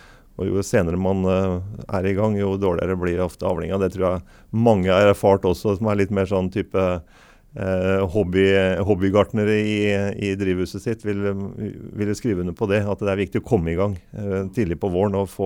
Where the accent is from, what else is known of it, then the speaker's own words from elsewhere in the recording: Halden, Østfold, Norway; Så selv om jeg synes det sent hjemme I Halden